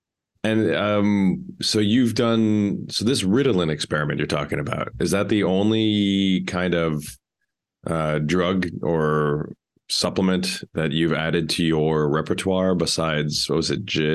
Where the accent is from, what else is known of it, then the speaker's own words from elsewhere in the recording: Netherlands; accent: Dutch; English is a second language; As you can tell by my thick Dutch accent, I am far from a Dutch dictionary